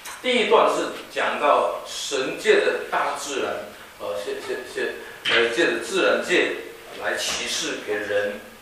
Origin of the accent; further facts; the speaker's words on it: Philippines; 就到中国南部一个小岛叫做菲律宾，就是我成长的地方，我是在那边土生土长的。